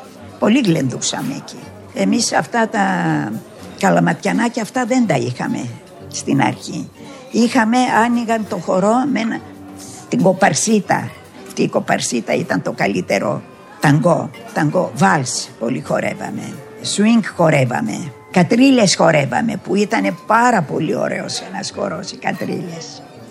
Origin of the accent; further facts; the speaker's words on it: Istanbul, Turkey; Γεννήθηκα στην Κωνσταντινούπολη, μεγάλωσα εκεί.